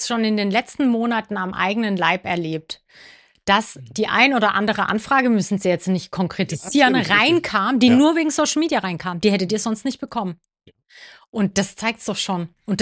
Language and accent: German; Karlsruhe, Baden-Württemberg, Germany; now in Baden-Baden, Germany; ich liebe Karlsruhe, ist meine Heimat